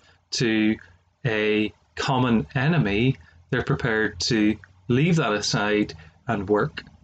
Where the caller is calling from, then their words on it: Northern Ireland, United Kingdom; I'm speaking from Northern Ireland and the United Kingdom